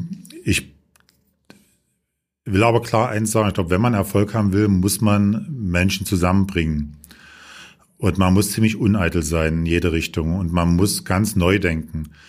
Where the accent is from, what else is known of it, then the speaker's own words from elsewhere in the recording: Dresden, Saxony, Germany; Dresden ist meine Heimatstadt. Hier bin ich zu Hause. Das ist meine Wurzel schon immer.